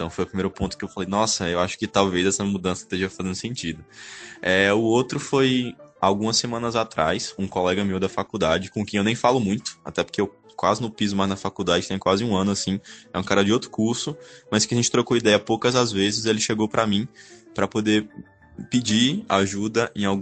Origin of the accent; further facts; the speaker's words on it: Petrolina, Pernambuco, Brazil; eu tenho 21 anos, sou daqui de Petrolina, Pernambuco.